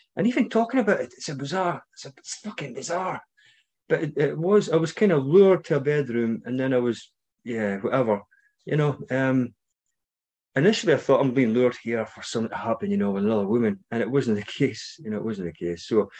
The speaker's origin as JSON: {"language": "English", "region": "Scotland", "country": "United Kingdom", "said": "And you might recognize my accent, maybe not. I'm from Scotland."}